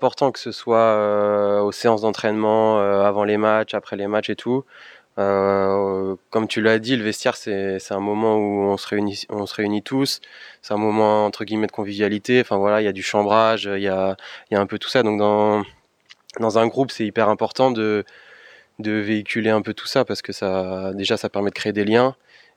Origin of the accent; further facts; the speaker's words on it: Cholet, Pays de la Loire, France; born there; now in Bressuire, France; j'ai 30 ans, je suis né à Cholet, j'habite Bressuire